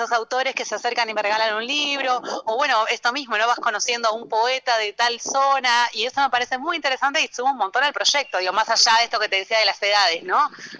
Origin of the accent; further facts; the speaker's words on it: Buenos Aires, Argentina; yo soy de Buenos Aires, de la ciudad de Buenos Aires, de Capital